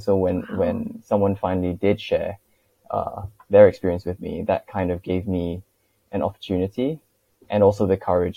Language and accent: English; Singapore; moved away as an adult; also born or lived in United Kingdom; I was born and raised in Singapore from, you know, 0 to like 20, was I 20, I think, when I went to the UK for the first time. And then I was there from the age of 20 to 24.